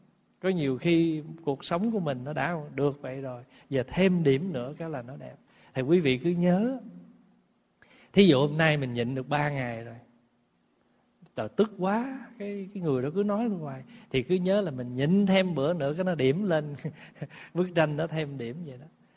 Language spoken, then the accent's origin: Vietnamese; Cần Thơ, Can Tho, Vietnam; Hồi nhỏ lúc ở Cần Thơ và đi công quả chùa Khánh Quang